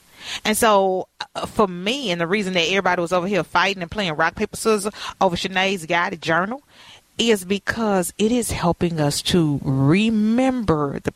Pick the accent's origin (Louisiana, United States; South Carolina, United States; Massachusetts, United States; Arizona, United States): Louisiana, United States; Girl, you know what? I'm from Louisiana, so Herbert looks like a bear.